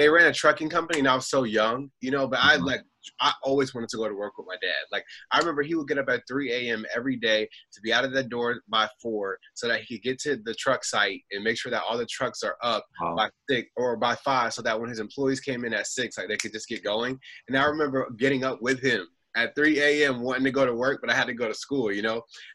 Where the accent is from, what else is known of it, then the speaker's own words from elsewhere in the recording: Virginia Beach, Virginia, United States; So I grew up in Virginia Beach. I'm still in Virginia Beach